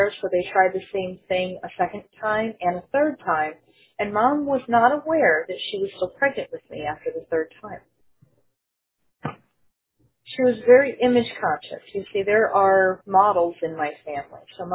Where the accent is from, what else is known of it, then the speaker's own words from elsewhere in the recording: Pennsylvania, United States; born there; I was born in Pennsylvania.